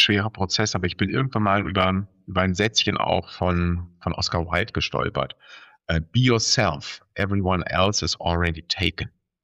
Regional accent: Baden-Württemberg, Germany; als ich damals einst im Schwäbischen, im Schwabenland, wo ich herkomme, politisch aktiv wurde. Da hieß es zunächst einmal, ich soll doch erst einmal Schwäbisch lernen.

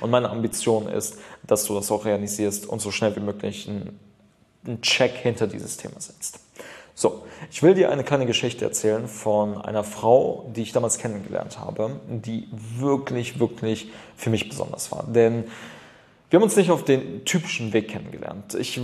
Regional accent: Düsseldorf, North Rhine-Westphalia, Germany; ich komme aus Düsseldorf

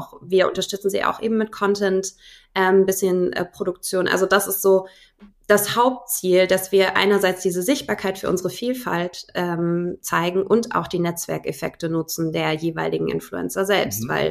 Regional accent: Munich, Bavaria, Germany; accent: Bavarian; Ich bin waschechtes Münchner Kindl, mit Großeltern hier geboren, Eltern und ich selbst auch. Aber ich habe mir den bayerischen Akzent abtrainiert für euch heute, damit ihr mich gut versteht.

